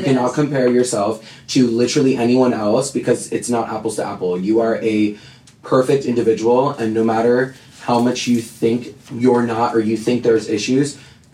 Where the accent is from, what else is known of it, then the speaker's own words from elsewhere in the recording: Florida, United States; So I'm from Florida.